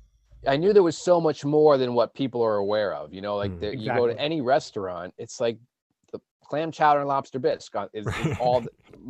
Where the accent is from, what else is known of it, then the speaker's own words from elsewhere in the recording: Northeast, United States; Like, I'm from the Northeast. I live in New England.